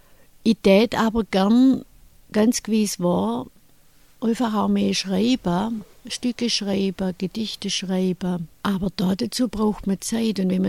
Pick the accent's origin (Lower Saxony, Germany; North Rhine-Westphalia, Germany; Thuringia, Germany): Lower Saxony, Germany; Hemmendorf; Ich gehe gern heim und ich bin auch gern in Hemmendorf